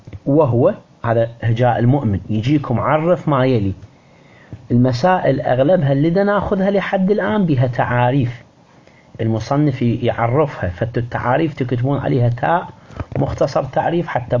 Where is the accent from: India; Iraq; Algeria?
Iraq; احنا عندنا في العراق